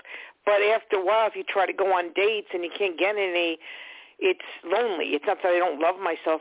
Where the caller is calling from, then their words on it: Long Island, New York, United States; Long Island.